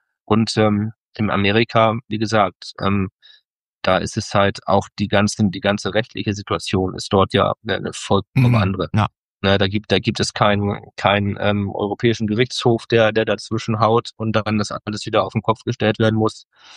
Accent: Essen, North Rhine-Westphalia, Germany; now in Mülheim, Germany; Ich wohne in Mülheim, ich komme aber aus Essen.

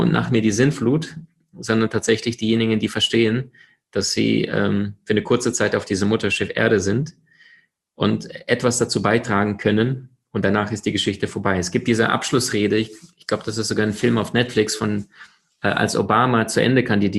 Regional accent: Crimea, Ukraine; also born or lived in Siberia, Russia; Geboren in Sibirien, aufgewachsen auf der Halbinsel Krim am Schwarzen Meer.

